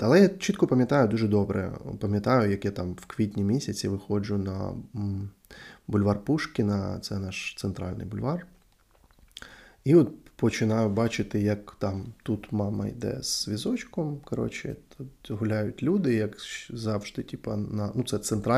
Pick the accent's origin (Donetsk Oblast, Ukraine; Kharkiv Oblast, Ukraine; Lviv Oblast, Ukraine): Donetsk Oblast, Ukraine; Donetsk; Коротше, я сам з Донецьку. І в 14-му році, десь з квітня місяця, по моєму місту, по центру мого міста, почали ходити люди в військовій формі.